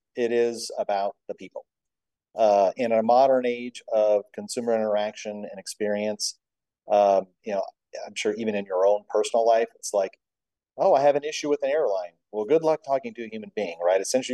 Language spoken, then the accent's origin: English; Houston, Texas, United States; also born or lived in Austin; I'm originally from Texas and really much of a kind of city kid, really growing up mostly in Houston and Austin